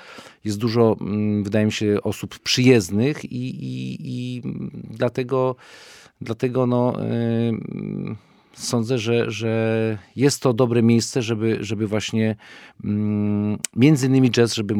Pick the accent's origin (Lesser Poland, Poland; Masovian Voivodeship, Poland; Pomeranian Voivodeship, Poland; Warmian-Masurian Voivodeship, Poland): Lesser Poland, Poland; Kraków; Dlaczego w Hucie? Bo ja jestem z Huty.